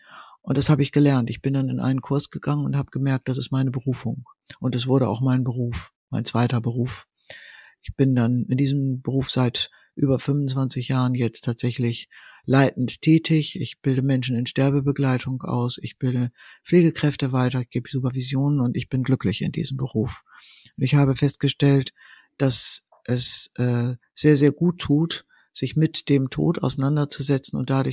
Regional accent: Bremen, Germany; born there; da, wo ich geboren bin, in der Wildermutstraße hier in Bremen

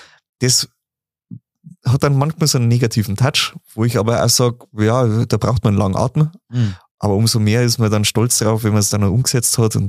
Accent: Bavaria, Germany; bei uns in Bayern

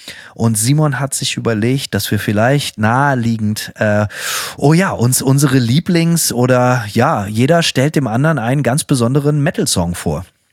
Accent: Northern Germany, Germany; Ich weiß nicht, wie das in Berlin war, aber bei uns in Norddeutschland

